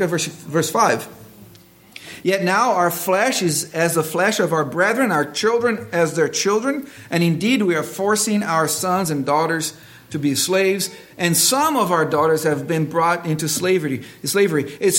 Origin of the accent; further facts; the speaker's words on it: Brazil; I've seen it growing up in Brazil